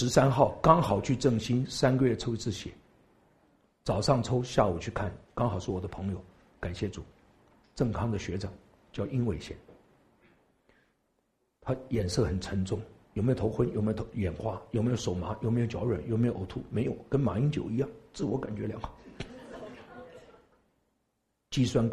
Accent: Taiwan; also born or lived in China; 因为我生在大陆，长在台湾，听懂吗？

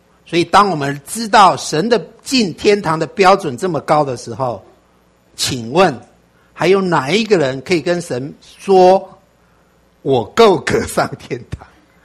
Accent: China; 我们中国人有一个宽广的心

